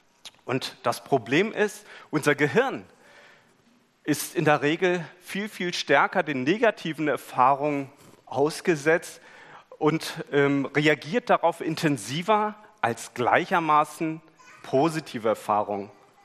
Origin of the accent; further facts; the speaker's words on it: India; Aus meiner Kindheit in Indien weiß ich, dass wenn du Wasser holen gehst, dass du das nicht in der prallen Sonne in der Mittagszeit machst